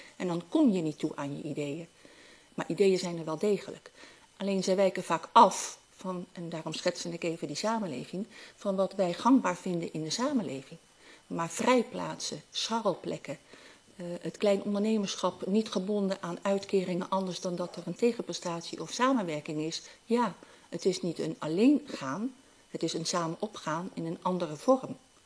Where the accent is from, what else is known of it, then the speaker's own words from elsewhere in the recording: Gelderland, Netherlands; Omdat wij als Achterhoekers het verdommen om Haags te worden.